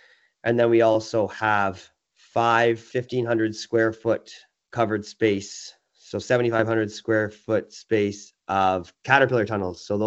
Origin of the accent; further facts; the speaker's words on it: White Lake, Ontario, Canada; I was raised in White Lake.